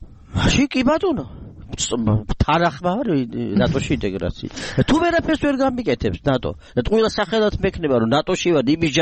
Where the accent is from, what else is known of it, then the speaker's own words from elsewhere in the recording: Dusheti, Mtskheta-Mtianeti, Georgia; მე ხო დუშეთიდან ვარ, დედის მხარეა ჩემი, იქ ვარ დაბადებული, გაზრდილი.